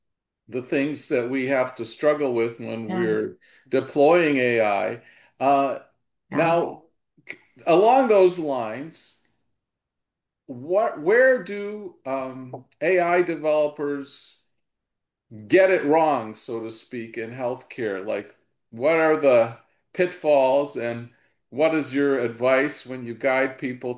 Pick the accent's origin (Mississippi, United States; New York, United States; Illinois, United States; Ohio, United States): Illinois, United States; Chicago; And I'm from Chicago, Illinois